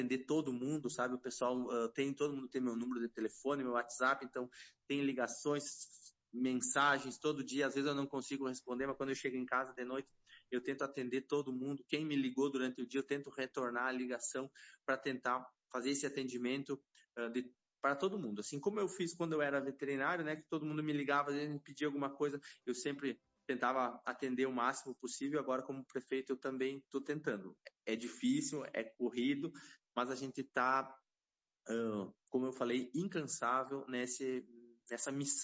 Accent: André da Rocha, Rio Grande do Sul, Brazil; Eu sou natural aqui de André da Rocha, sou médico veterinário, sou servidor público do município.

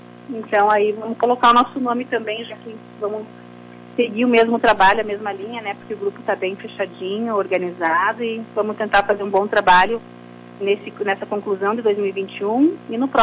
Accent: Lagoa, Brazil; sou natural de Lagoa. Estudei todo o meu ensino fundamental e médio na rede pública, né? Colégio Estadual, Colégio Polivalente, Colégio do Quinho.

